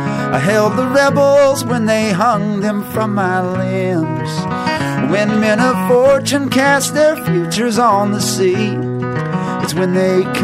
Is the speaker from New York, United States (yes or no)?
no; North Carolina, United States; So I'm from North Cackalacky.